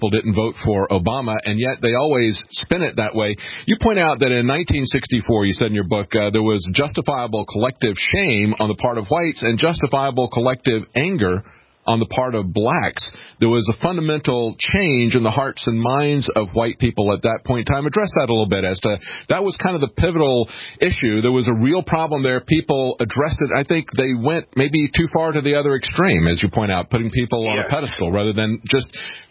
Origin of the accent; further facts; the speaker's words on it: the South, United States; I grew up in the South